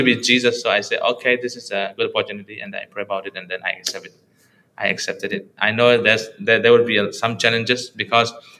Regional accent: Myanmar; English is a second language; moved away as an adult; also born or lived in Malaysia; now in United States; I'm originally from Burma. I came here as a refugee.

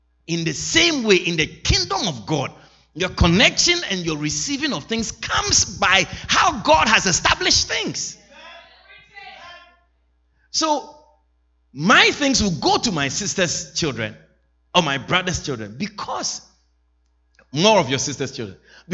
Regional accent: Ashanti, Ghana; born there; In my culture, where I was born, in Ghana, West Africa, where I was born, I'm from the Ashanti tribe.

